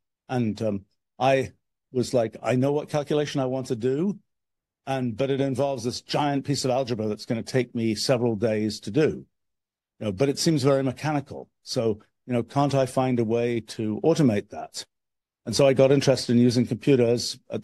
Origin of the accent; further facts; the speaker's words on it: England, United Kingdom; remember, I'm an old guy. So I grew up at a different time from today's time. And when I was a kid, I grew up in England.